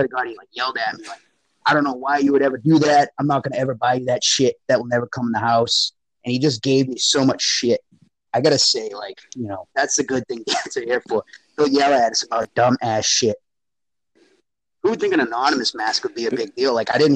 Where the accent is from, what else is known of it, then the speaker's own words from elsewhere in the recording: Mansfield, Massachusetts, United States; And I grew up in Mansfield, Mass.